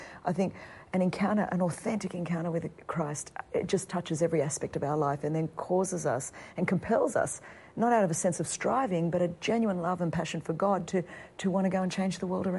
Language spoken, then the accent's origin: English; Australia; but I'm Australian, we're a little bit tenacious, you know